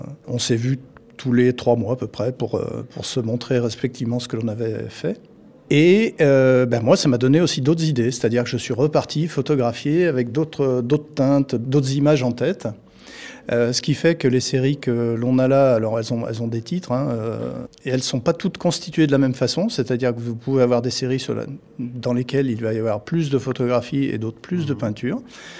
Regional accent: Auvergne-Rhône-Alpes, France; Alors, on vient de la vallée du Rhône, tous les deux, donc pas très loin de Vienne.

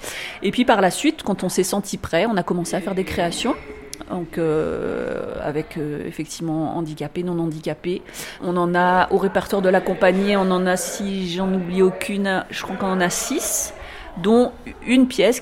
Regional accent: Réunion, France; ça fait une dizaine d'années que j'habite maintenant dans le Vercors, et avant ça j'ai grandi à La Réunion

